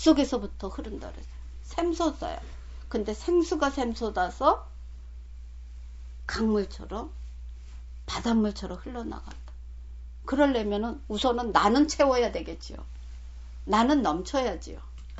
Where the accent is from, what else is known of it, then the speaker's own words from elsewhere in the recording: South Korea; also born or lived in Japan; 외국인이에요. 학교 전체에 우리 하나가 한국 사람이고요.